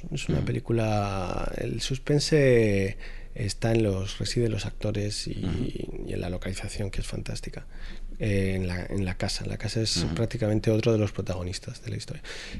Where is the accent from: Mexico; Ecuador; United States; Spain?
Spain; Region of Murcia; now in Madrid, Spain; Yo soy murciano y vengo de provincias, aunque llevo aquí en Madrid viviendo 10 años